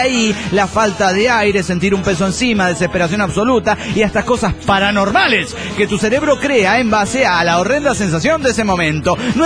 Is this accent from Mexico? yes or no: yes; Mexico; no soy italiana, digo, no hace falta, soy mexicana.